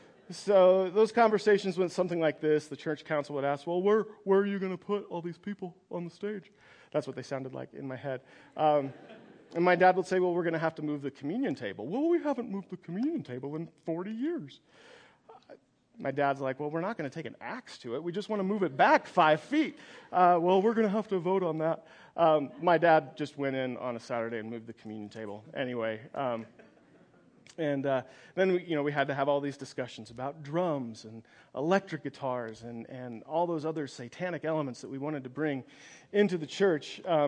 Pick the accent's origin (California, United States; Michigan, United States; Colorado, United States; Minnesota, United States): Colorado, United States; Sterling; Sterling is up there. You might as well just say I grew up in Nebraska. So I tell people I'm from Colorado.